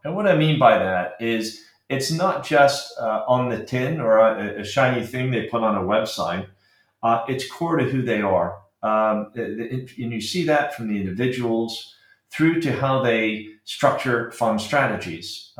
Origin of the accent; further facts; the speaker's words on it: Arizona, United States; moved away as an adult; now in United Kingdom; I grew up in the States. I grew up in Arizona.